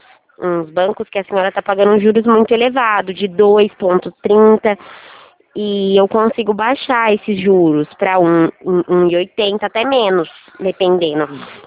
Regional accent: São Paulo, Brazil; sou do estado de São Paulo.

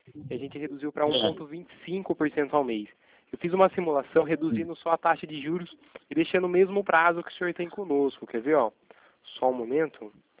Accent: Itatiba, São Paulo, Brazil; E eu sou daqui de Itatiba, do interior de São Paulo.

